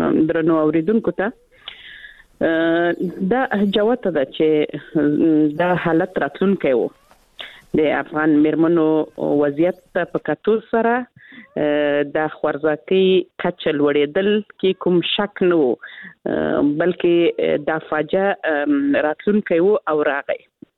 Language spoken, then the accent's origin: Pashto; Helmand, Afghanistan; زه خپله د هلمند ولایت څخه یم،